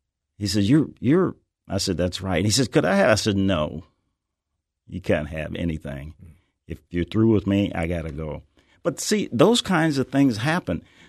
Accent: Nebraska, United States; I said, well, I'm from Nebraska, and it doesn't require two, it's just one.

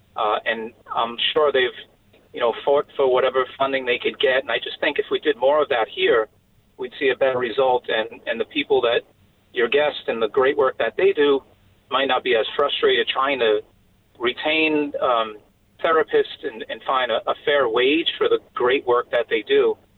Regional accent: New York, United States; now in Monroe County, United States; and I'm originally from Long Island. You may be able to tell through the accent. Just looking at Monroe County compared to Suffolk County, which is where I'm from originally

